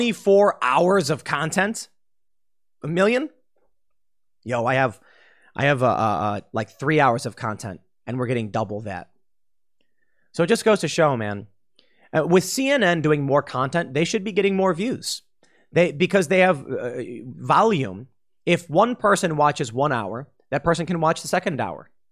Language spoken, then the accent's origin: English; Chicago, Illinois, United States; Like, dude, I'm from Chicago. What do you think?